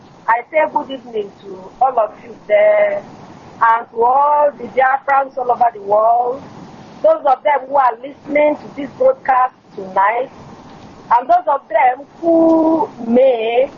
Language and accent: English; Enugu State, Nigeria; I am from Enugu State, and I am from Suka per se